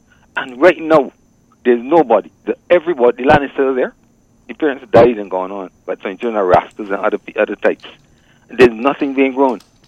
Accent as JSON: {"language": "English", "region": "Saint Peter", "country": "Barbados", "tie": "born or raised there", "said": "I grew up in St. Peter's, a little boy walking to All Saints."}